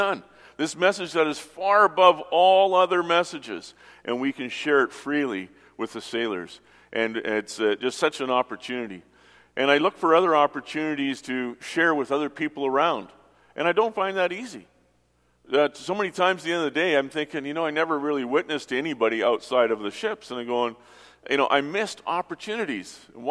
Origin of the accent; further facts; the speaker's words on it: Surrey, British Columbia, Canada; We're from Surrey, so we got a tour around here, and it's beautiful to see.